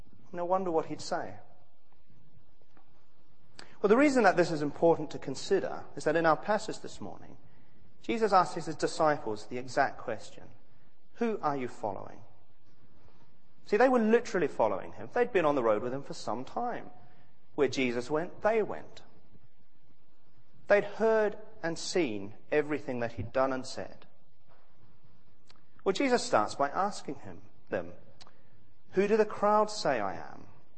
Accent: New Zealand; I'm a New Zealander.

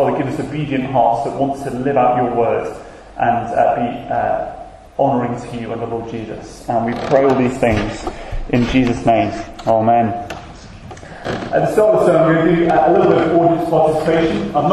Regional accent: Birkenhead, North West England, United Kingdom; So back in my hometown in Birkenhead

